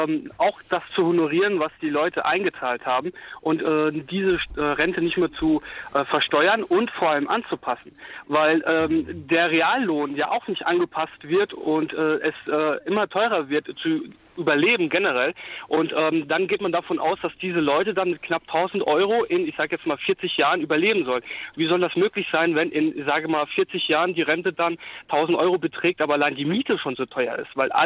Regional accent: Hesse, Germany; Nicht nur bei uns in Hessen, sondern auch EU-weit.

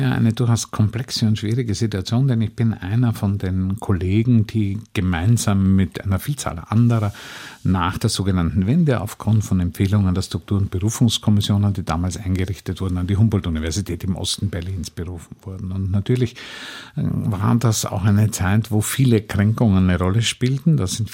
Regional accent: Austria; Und da hatte ich als Österreicher komischerweise eher eine gute Position oder gute Stellung

